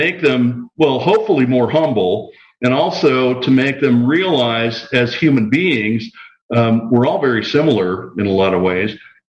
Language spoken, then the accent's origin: English; Kenosha, Wisconsin, United States; There was a girl I grew up with in Kenosha, Wisconsin, who is an artist